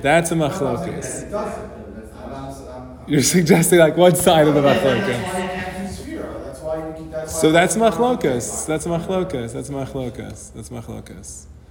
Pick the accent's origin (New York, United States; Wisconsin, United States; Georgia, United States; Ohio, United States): New York, United States; I grew up in Flatbush